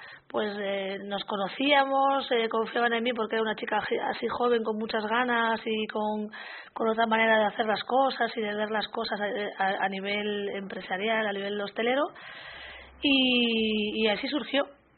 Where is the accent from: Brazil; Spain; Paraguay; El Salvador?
Spain; Liébana, Cantabria; Bueno, yo soy de Líbana, nací en un entorno totalmente rural y en una familia sin muchos recursos, ahí en medio de las montañas de Cantabria.